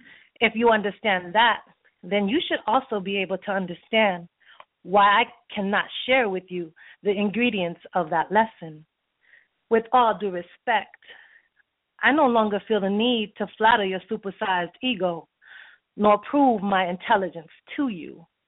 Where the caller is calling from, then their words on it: San Antonio, Texas, United States; San Antonio, Texa